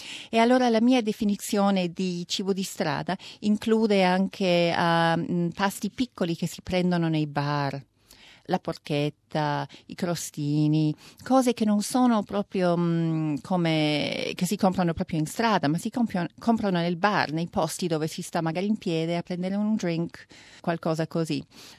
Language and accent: Italian; Veneto, Italy; Io non l'ho mai visto in Italia, perché noi siamo dal Veneto, dal nord-est